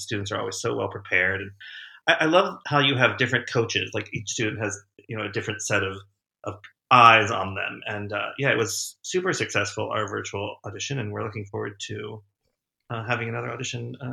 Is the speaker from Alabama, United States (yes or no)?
no; Winchester, Virginia, United States; And the crazy thing is that I grew up in Winchester, Virginia, where Shenandoah is located.